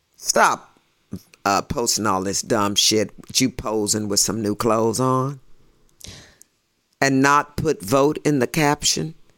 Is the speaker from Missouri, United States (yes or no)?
yes; St. Louis, Missouri, United States; I have met her already, and we're both from St. Louis.